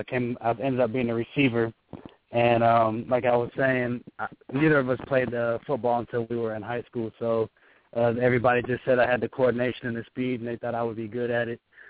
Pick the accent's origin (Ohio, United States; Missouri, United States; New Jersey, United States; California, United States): Ohio, United States; Cincinnati; Yeah, so I grew up in Cincinnati, Ohio, a lot of Little League football here, but I actually grew up playing soccer.